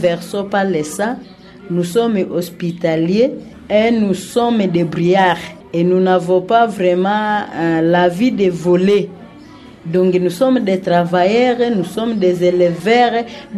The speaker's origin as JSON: {"language": "French", "town": "Kikyo", "region": "North Kivu", "country": "DR Congo", "tie": "born or raised there", "said": "Notre village, c'est Kikyo. … de Kikyo."}